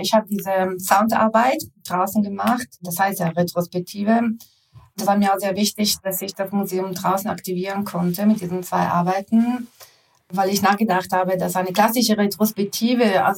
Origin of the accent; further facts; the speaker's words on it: Italy; Also ich bin in Italien groß geworden